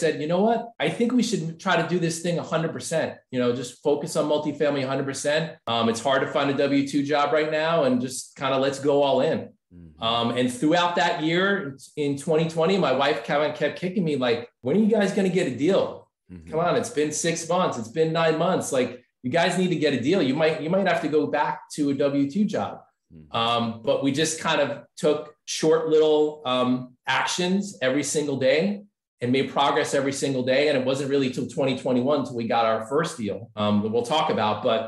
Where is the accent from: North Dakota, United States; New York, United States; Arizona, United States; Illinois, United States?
New York, United States; also born or lived in California; I'm Italian from New York. You guys are Italian from New York, really down to earth, like me.